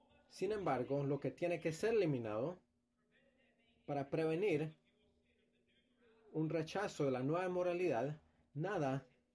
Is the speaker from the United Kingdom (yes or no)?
yes; United Kingdom; now in Toronto, Canada; bueno, yo soy británico, pero también soy canadiense, he vivido aquí 11 años